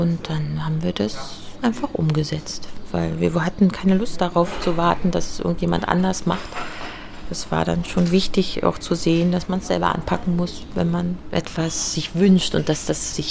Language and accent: German; East Germany, Germany; Und ich bemühte mich dann, Hochdeutsch zu sprechen, dass ich nicht als Ossi galt.